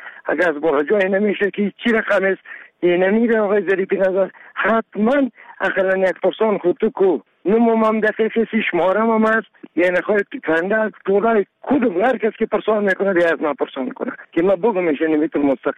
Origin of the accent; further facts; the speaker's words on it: Kunduz, Afghanistan; now in Kabul, Afghanistan; از قندوز به کابل آمدیم.